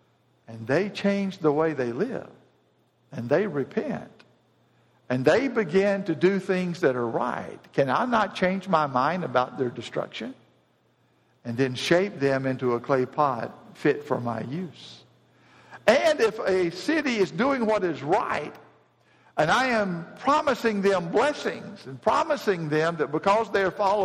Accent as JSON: {"language": "English", "town": "Decatur", "region": "Alabama", "country": "United States", "tie": "born or raised there", "said": "And Jack would come to the Memorial Drive congregation, which is where I grew up in Decatur, Alabama."}